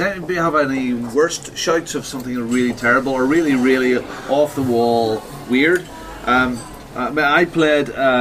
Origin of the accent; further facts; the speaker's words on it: California, United States; I'm from California.